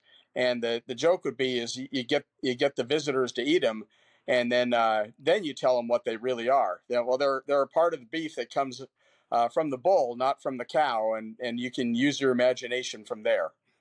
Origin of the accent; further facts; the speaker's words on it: Fort Collins, Colorado, United States; As I told you, I grew up in Fort Collins, and about 15, 20 miles east of town was at the time a very little town called Severance.